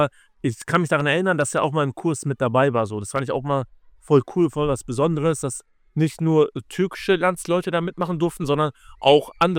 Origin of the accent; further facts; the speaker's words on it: Osnabrück, Lower Saxony, Germany; Ich bin in Osnabrück geboren und dann bis ich 19 war, war ich tatsächlich so Schinkelaner.